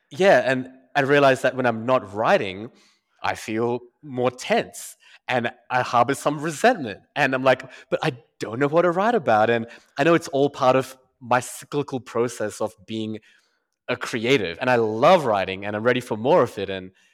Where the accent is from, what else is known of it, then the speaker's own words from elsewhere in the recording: Perth, Western Australia, Australia; moved away as an adult; also born or lived in Mumbai, India; now in United Arab Emirates; And my heritage is Indian. I was born in Bombay, which is now called Mumbai. And I was there for the first 5 years of my life. And then my family migrated to Perth, Western Australia.